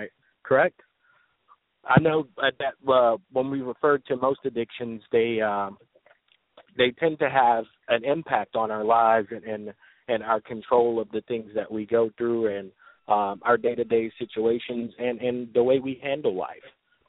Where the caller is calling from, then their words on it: Metairie, Louisiana, United States; I'm calling from Metairie.